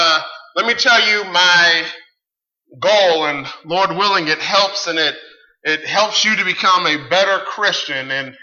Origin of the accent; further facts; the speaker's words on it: California, United States; So growing up in California, I used to be a fighter.